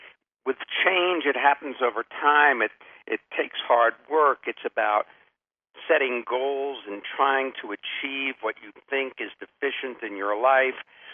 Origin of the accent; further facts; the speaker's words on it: New York, United States; accent: New York; not liking, say, my New York accent, if you will. when we're in Germany working, not liking that we're American